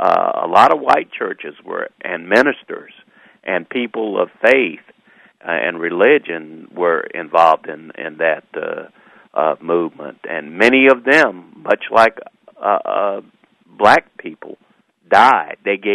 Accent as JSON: {"language": "English", "region": "the South", "country": "United States", "tie": "born or raised there", "said": "I grew up in the South"}